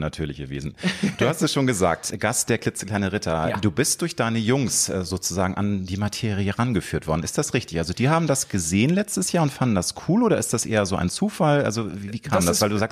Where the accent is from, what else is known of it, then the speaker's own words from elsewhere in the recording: Hamburg, Germany; In der, ja, sag ich mal, Peripherie von Hamburg, meiner Heimatstadt.